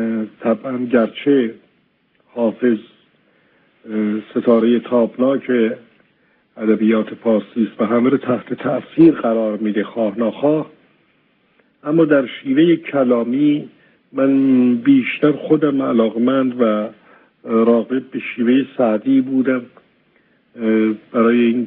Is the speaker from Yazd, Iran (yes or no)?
no; Isfahan, Iran; moved away as an adult; now in Tehran, Iran; از سال 1339 که من برای ادامه تحصیلات دانشگاهی از اصفهان به تهران اومدم